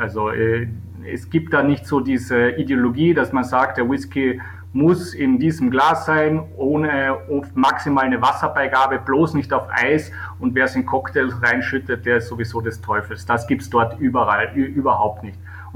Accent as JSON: {"language": "German", "region": "Carinthia", "country": "Austria", "tie": "born or raised there", "said": "Das ist der Ort, wo ich aufgewachsen bin und wo ich jetzt mal den Sommer verbringe."}